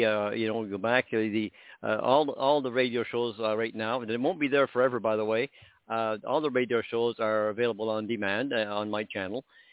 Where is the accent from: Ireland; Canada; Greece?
Canada; I'm Canadian, living in Canada.